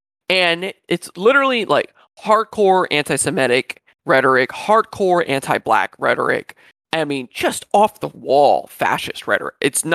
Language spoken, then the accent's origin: English; Florida, United States; Again, I'm born and raised in Florida, have lots of friends who speak Spanish, Portuguese.